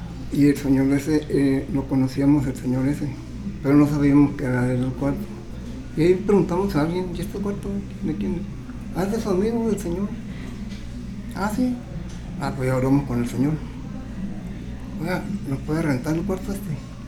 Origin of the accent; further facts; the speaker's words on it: Sonora, Mexico; No, soy de Sonora.